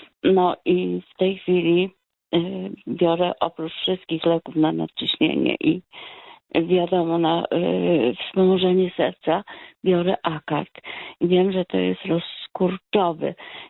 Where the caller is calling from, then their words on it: Poznań, Greater Poland Voivodeship, Poland; ja z Poznania dzwonię.